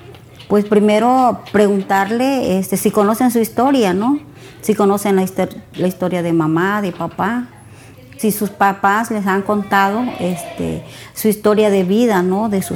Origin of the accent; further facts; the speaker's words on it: Ometepec, Guerrero, Mexico; vengo de Ometepec, Guerrero. Soy una mujer orgullosamente afromexicana.